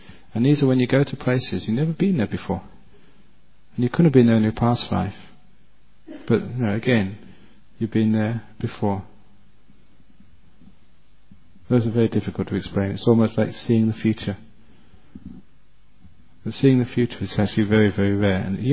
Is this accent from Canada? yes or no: no; England, United Kingdom; I was born and brought up in England